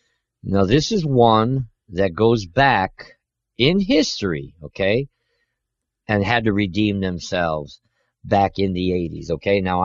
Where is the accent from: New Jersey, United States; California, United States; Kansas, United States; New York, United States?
California, United States; Montebello; when I was growing up in Montebello.